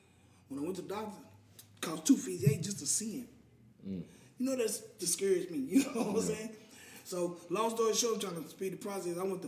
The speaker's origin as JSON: {"language": "English", "town": "Nashville", "region": "Arkansas", "country": "United States", "said": "I'm from Nashville, Arkansas. I got five kids."}